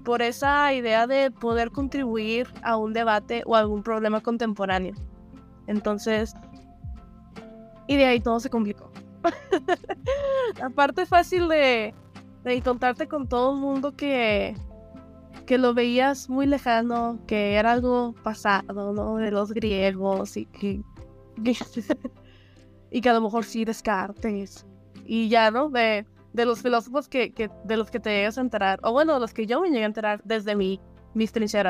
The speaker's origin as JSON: {"language": "Spanish", "town": "Ciudad Juárez", "region": "Chihuahua", "country": "Mexico", "said": "vengo de Ciudad Juárez, es una ciudad completamente industrial"}